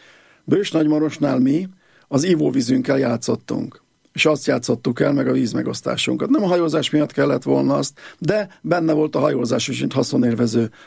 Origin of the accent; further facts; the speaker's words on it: Hungary; először is magyarként büszke vagyok rá, egy magyar embert, egy öt világrészes szervezet első alelnöke választott